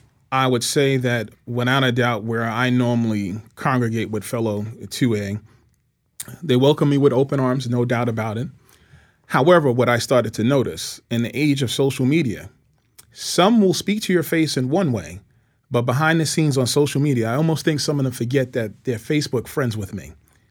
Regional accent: New York City, New York, United States; I grew up in New York City. Listen, you know, violence to me is violence.

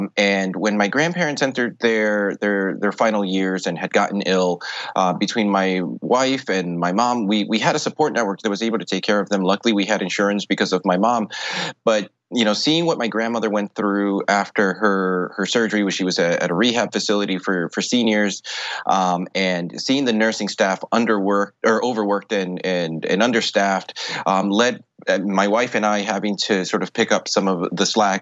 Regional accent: Queens, New York, United States; I was born and raised here in Queens, but I went to school down at American University.

